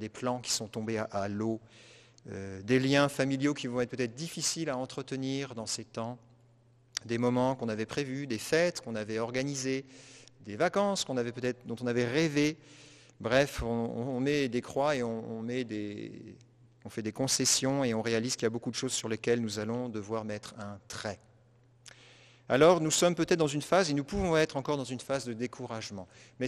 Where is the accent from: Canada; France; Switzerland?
Canada; Quebec; semaines de confinement, du moins chez nous au Québec, ça fait 7 semaines.